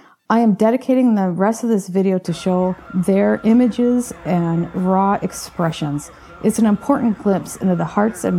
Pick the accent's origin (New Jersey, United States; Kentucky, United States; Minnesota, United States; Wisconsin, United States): Minnesota, United States; Minneapolis; Being that Minneapolis is my hometown, I decided to ask my daughter and her friends to provide me videos and commentaries